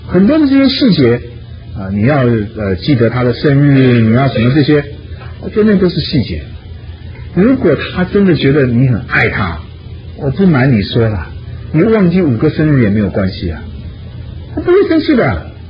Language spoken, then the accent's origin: Chinese; China; 爱一定要有话语，很重要，是我们中国人最难学的了，最难学的了。